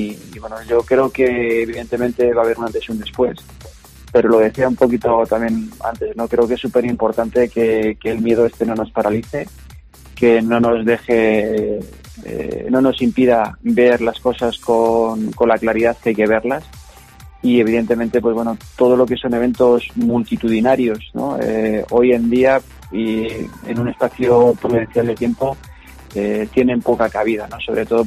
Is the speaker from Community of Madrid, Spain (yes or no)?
yes; Leganés, Community of Madrid, Spain; moved away as an adult; Yo soy nacido en Leganés, por Madrid, y he vivido en Leganés hasta los 18, 19 años, y luego ya pues me vine para acá a hacer la Cruz Roja en el Barraco.